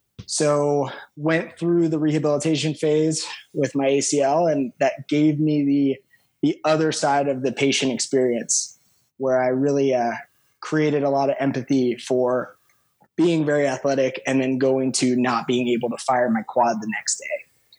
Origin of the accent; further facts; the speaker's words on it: Las Vegas, Nevada, United States; now in Reno, United States; Yeah, well, I'm a native Nevadan, so born and raised in Vegas. I now live up in Reno.